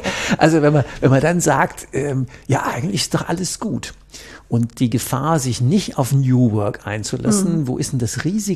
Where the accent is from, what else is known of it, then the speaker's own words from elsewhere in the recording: North Rhine-Westphalia, Germany; ich komme aus dem Rhein, dafür sagen wir, Gölsche Klüngel